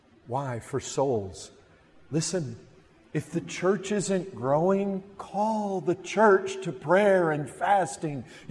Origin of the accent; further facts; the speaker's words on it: Michigan, United States; now in Texas, United States; You know, since I've lived in Texas, I haven't fished once. But when I grew up in Michigan, I fished a lot of lakes.